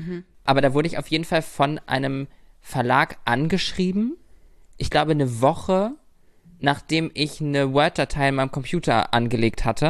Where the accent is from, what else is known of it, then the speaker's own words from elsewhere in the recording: Lübeck, Schleswig-Holstein, Germany; Good old Lübeck, ja. Ich habe da immer gesessen im alten Kinderzimmer von meinem Bruder und habe da runtergeschrieben.